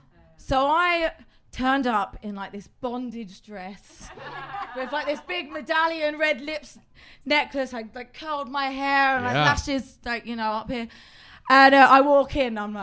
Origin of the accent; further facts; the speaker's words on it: United Kingdom; now in United States; especially like being a Brit in America, like, Americans love to ask me questions about the royal family.